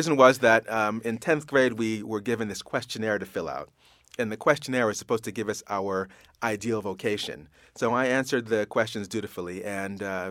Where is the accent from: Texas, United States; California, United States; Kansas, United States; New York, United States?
New York, United States; Brockport; In upstate New York. So there's a suburb of Rochester called Brockport.